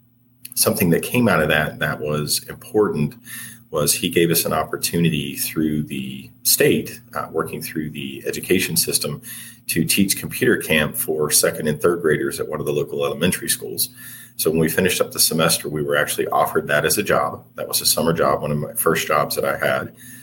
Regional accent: Bedford, Virginia, United States; So I grew up in Southwest Virginia, so in Bedford, Virginia.

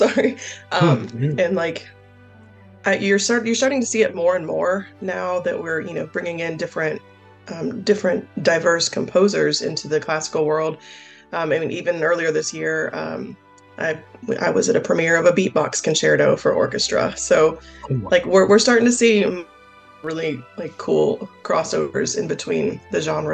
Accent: Chicago, Illinois, United States; I grew up in the Chicago area, so classical is always a big thing, but blues is huge for me.

